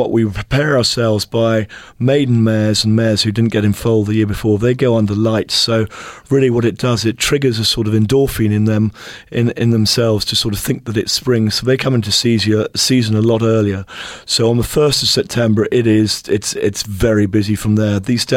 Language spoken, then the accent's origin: English; Australia; I am Australian.